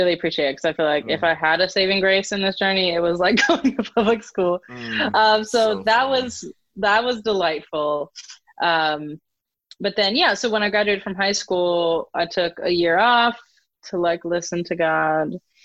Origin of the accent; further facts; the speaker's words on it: Long Beach, California, United States; also born or lived in Whittier; So I was born in California. I lived there till I was 10, very much in the church.